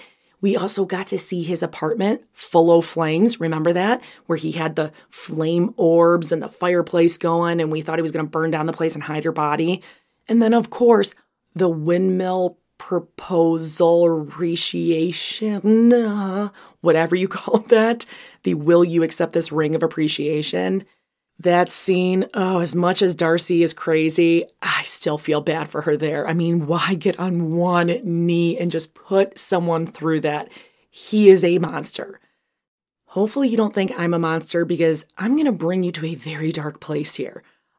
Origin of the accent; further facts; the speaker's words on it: Illinois, United States; I mean, I'm from Chicago suburbs, but I know certain buildings in Chicago.